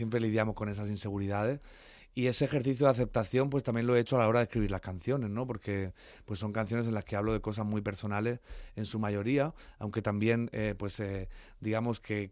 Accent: Spain; Ese canalleo que también llevamos muy implícito los que somos del sur de España

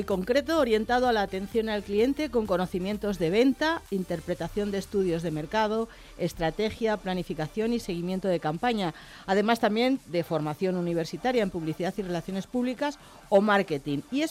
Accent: Madrid, Community of Madrid, Spain; aunque yo sea de Madrid, pues tengo un pueblo de adopción.

